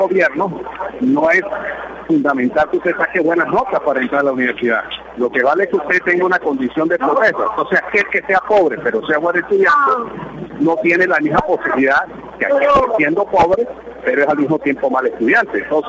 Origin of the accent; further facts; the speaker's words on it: Mérida, Venezuela; es mi deber como diputado que soy de Mérida